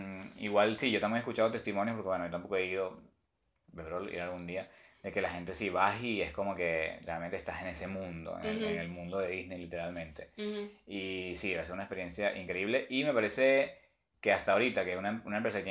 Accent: Venezuela; moved away; Cuando me vine para acá de Venezuela, en el aeropuerto vi

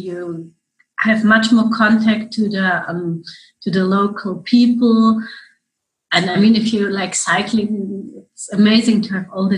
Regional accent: Germany; moved away as an adult; now in Chile; I'm originally from Germany. And in 2005, I came to Chile for an intern change, to stay a bit, do some holiday, learn Spanish.

